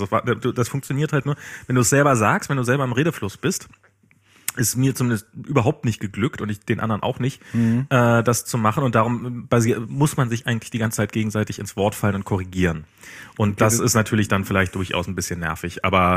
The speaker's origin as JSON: {"language": "German", "region": "East Germany", "country": "Germany", "said": "und als Ossi hast du daneben gesessen und hast dir gedacht, also der Straßenname hat sich geändert"}